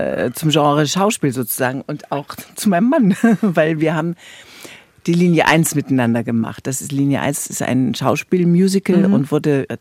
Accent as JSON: {"language": "German", "town": "Hanover", "region": "Lower Saxony", "country": "Germany", "lives_now": "Munich, Germany", "said": "Ich bin eine Zugereiste, also ich komme aus Hannover und das hört man auch unschwer, weil ich gar keinen Dialekt habe."}